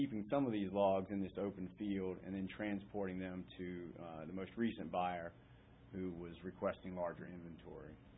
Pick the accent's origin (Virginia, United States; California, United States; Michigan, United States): Virginia, United States; Holland; some of this is based on knowledge of just living in Suffolk. I was born and raised in Holland, which is very close to Franklin.